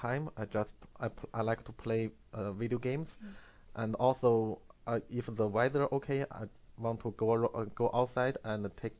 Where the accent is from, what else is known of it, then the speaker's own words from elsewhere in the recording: China; This is also totally different because I'm from China and a long time ago.